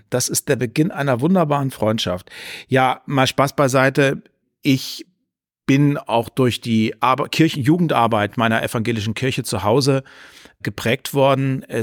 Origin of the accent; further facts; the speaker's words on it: Heringen, Hesse, Germany; Kleinensee gehörte zu meiner Heimatstadt Heringen.